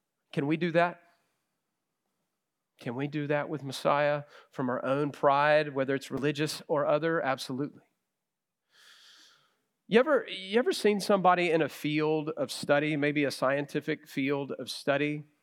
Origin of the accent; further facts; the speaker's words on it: Llano, Texas, United States; I grew up with him in Llano, Texas, and he was a good friend of mine.